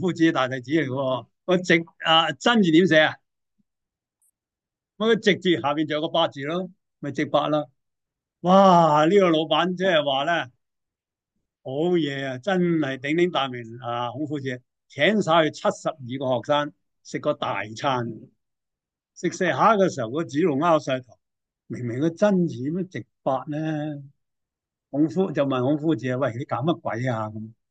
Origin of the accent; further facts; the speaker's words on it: China; 我哋中国人最叻，即系最受人崇拜咧